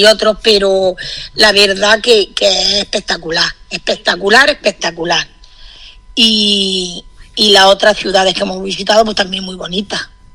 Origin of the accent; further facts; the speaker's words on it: Lubrín, Andalusia, Spain; born there; Yo nací en Lubrín.